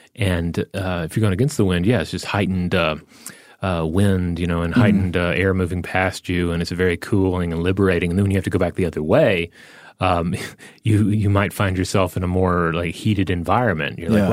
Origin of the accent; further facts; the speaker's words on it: India; also born or lived in Kerala; now in Austin, United States; I grew up in India, spending a lot of summers in Kerala, which is a hot and humid state, and have been living in Austin, Texas for the last 4 years.